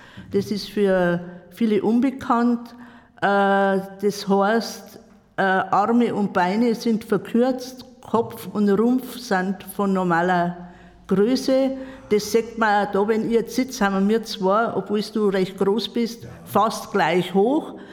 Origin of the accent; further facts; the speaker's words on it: Parkstetten, Bavaria, Germany; also born or lived in Straubing; geboren bin ich in Straubing, aufgewachsen in Parkstetten. Da bin ich auch in die Schule gegangen, habe 9 Jahre Grund- und Hauptschule hinter mich gebracht.